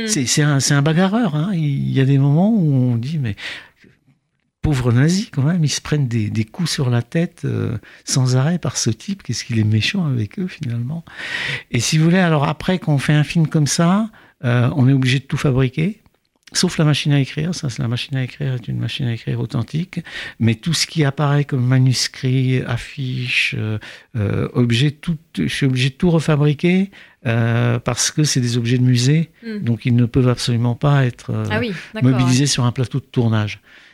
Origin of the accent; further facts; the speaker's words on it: Prague, Czechia; j'ai été élevé à Prague, dans la Prague socialiste